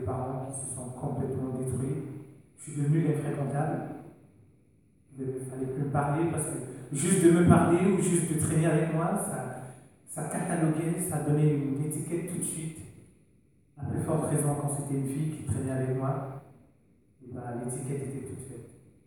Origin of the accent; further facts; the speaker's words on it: Cameroon; d'origine camerounaise. Je suis né au Cameroun, où j'ai grandi, dans une famille, pas vraiment chrétienne, mais on n'était pas musulmans, donc voilà, on pourrait se dire chrétien.